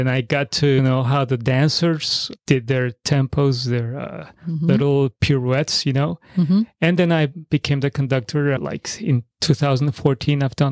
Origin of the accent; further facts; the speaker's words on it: Venezuela; I was 7 years old when I started playing the violin in Venezuela. I grew up in Venezuela, but went to Interlochen, Michigan.